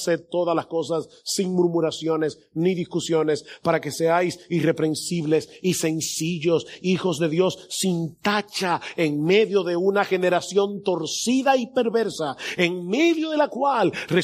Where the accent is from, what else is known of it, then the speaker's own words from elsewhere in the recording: Dominican Republic; pero también somos dominicanos